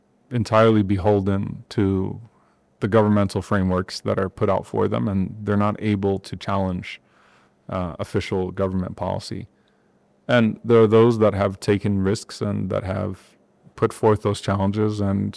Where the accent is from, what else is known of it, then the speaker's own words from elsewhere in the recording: Louisiana, United States; growing up in Louisiana, I was more likely to be discriminated against because someone would just assume that I was a light-skinned African-American, like I was Creole